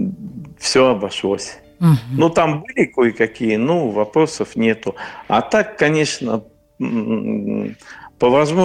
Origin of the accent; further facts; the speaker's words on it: Belozersk, Russia; такой у нас есть село Белозерск, откуда я родом.